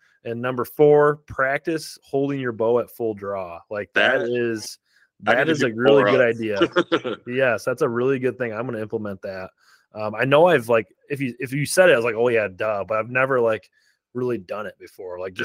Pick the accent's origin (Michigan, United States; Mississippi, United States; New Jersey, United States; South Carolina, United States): Michigan, United States; but like my home state of Michigan, like, I like having two buck tags.